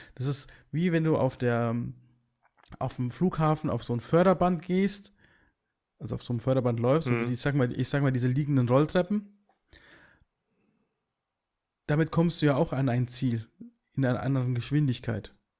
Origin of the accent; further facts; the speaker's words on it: Hesse, Germany; das ist wurscht, wie man bei uns in Hessen so schön sagt.